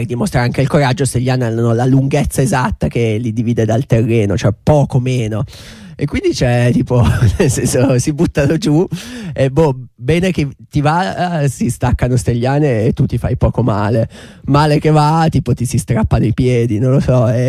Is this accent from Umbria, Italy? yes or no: no; Biella, Piedmont, Italy; io che sono di Biella